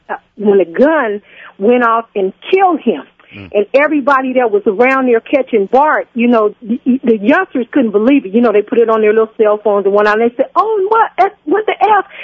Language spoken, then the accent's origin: English; Oakland, California, United States; also born or lived in Arizona; I'm from the Bay Area, California, Oakland, and I had moved to Arizona for 2 years